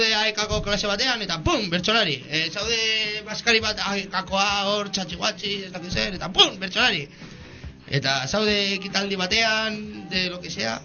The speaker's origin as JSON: {"language": "Basque", "town": "Barakaldo", "region": "Basque Country", "country": "Spain", "second_language": "Basque", "said": "Barakaldokoa naiz"}